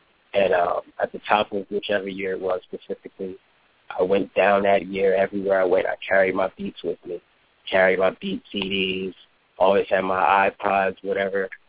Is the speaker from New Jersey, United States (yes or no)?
yes; Newark, New Jersey, United States; I'm from Newark, New Jersey. You know, and if you guys are familiar with that area, you know, it's a pretty interesting area.